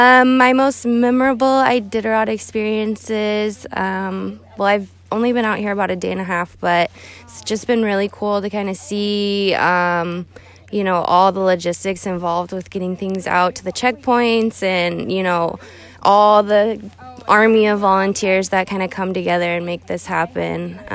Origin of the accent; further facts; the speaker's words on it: Alaska, United States; But I grew up in Alaska, so I've followed the race since, you know, childhood.